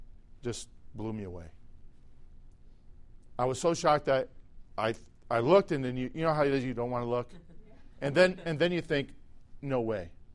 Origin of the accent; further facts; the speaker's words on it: Chicago, Illinois, United States; I said, I'm from Chicago. I'm a Bears fan.